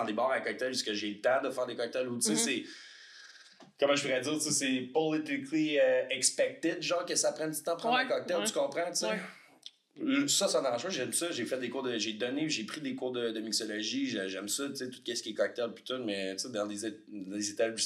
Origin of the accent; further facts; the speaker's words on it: Quebec City, Quebec, Canada; j'ai 33 ans, je viens de Québec.